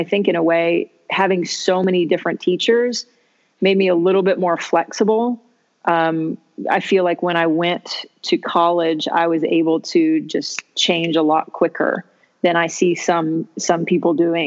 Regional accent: Charlotte, North Carolina, United States; I grew up all over the place. But I would think I would say that I landed in my most formative years in Charlotte, North Carolina.

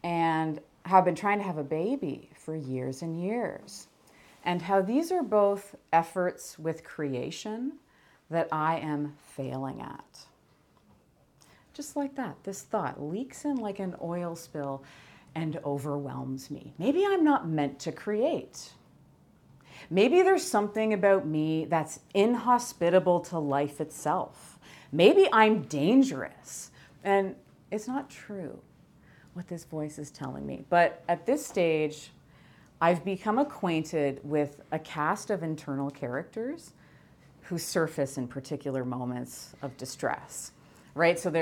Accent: London, Ontario, Canada; I went to Variety Cafe in my hometown of London with the following plan.

